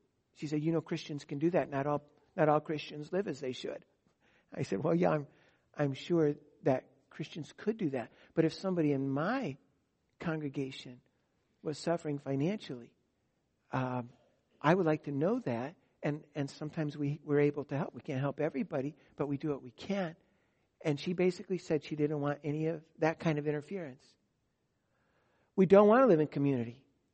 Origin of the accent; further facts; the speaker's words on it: United States; I am naturally resistant to that because I'm an American and I live in this century and no other.